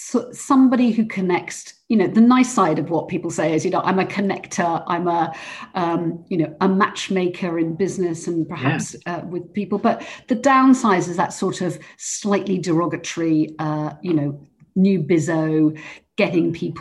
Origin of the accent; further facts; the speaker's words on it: South West England, United Kingdom; And then my love is Cornwall, and I'm Cornish